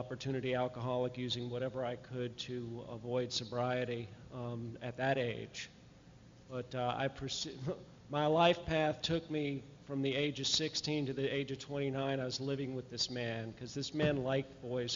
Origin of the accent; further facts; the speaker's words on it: Nashville, Tennessee, United States; I'm an alcoholic. I'm visiting from Nashville, Tennessee